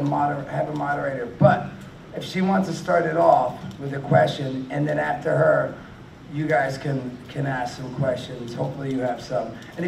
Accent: New Jersey, United States; we grew up in New Jersey in this small town.

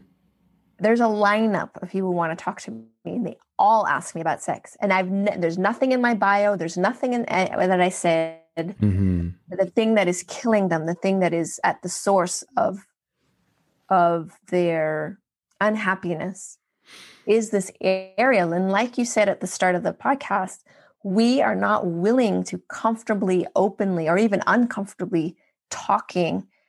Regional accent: Canada; As a Canadian, you're allowed 90 days.

